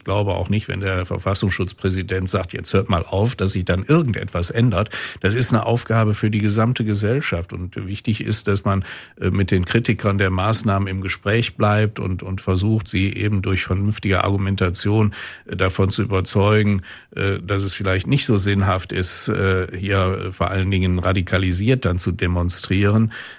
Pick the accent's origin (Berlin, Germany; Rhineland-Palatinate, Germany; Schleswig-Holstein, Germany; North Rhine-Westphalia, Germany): North Rhine-Westphalia, Germany; Wuppertal; born there; Ich bin überzeugter Wuppertaler, in Wuppertal geboren und nach immer einigen Jahren, die ich die Stadt mal verlassen musste, zum Beispiel während meines Studiums oder meiner Bundeswehrzeit, bin ich dann immer wieder nach Wuppertal zurückgekehrt und ja, ich liebe diese Stadt.